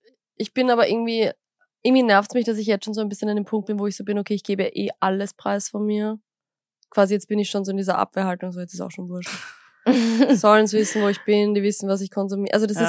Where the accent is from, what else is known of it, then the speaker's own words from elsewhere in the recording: Gablitz, Lower Austria, Austria; Ich bin ja aus Gablitz, Wienerwald, ja.